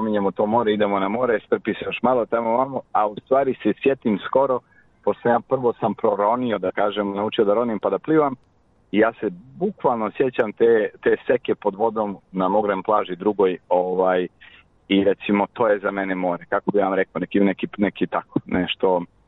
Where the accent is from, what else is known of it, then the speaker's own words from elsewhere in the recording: Budva, Montenegro; moved away as an adult; now in Belgrade, Serbia; Iz Budve.